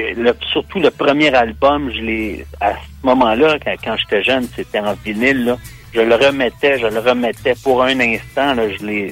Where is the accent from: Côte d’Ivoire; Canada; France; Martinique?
Canada; Montreal, Quebec; moi, j'habitais sur le boulevard O'Brien quand j'étais jeune à Montréal.